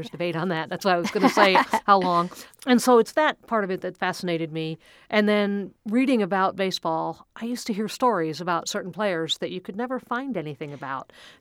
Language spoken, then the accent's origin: English; New York, United States; And growing up in New York, you got to hear a lot of baseball between the Mets and the Yankees, so it was always around.